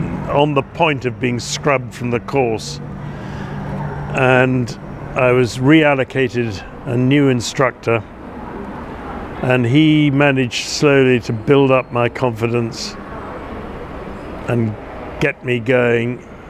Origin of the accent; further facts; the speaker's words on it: India; moved away; I was born in India. We lived in India until 1947, 1948.